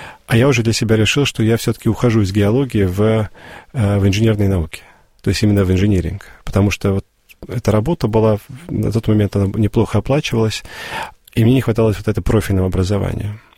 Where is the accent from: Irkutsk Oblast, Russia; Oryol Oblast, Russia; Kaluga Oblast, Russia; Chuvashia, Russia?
Kaluga Oblast, Russia; Obninsk; все-таки я из Обнинска